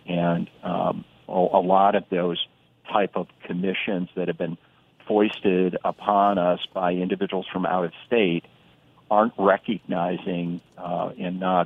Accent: Yankton, South Dakota, United States; And it happened in my hometown in Yankton and places in Pierre.

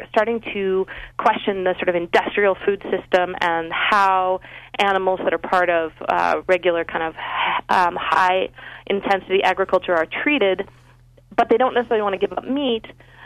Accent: Seattle, Washington, United States; So I grew up in Seattle, and like I said, I was kind of a classic urban liberal girl

